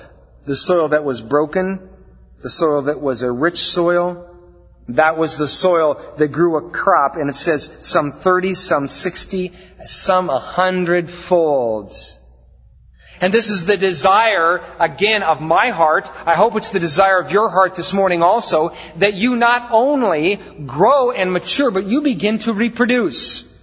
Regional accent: Iowa, United States; Now again, growing up in Iowa, it wasn't like here.

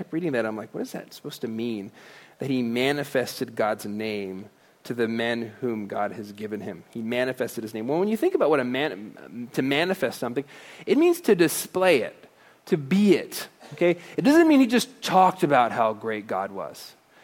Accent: Florida, United States; I grew up in Florida, Disney World. Been there like 100 times because anytime a relative came, I went there.

